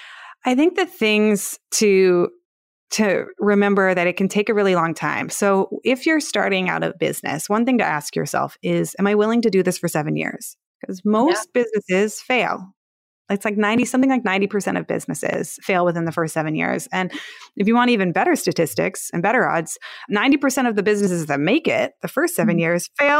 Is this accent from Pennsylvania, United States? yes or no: no; Palo Alto, California, United States; I used to work at startups and I'm from Palo Alto.